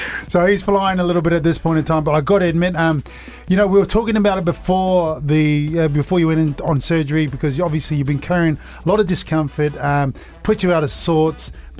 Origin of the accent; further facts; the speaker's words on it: New Zealand; because there's a Kiwi in the house, my accent may change from time to time.